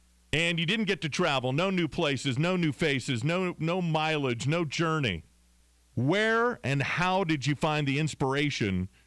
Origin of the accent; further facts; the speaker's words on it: Donnelly, Idaho, United States; I'm not a native to Idaho, but I've lived in Idaho longer than my home state, so I consider myself kind of a semi-native Idahoan, man.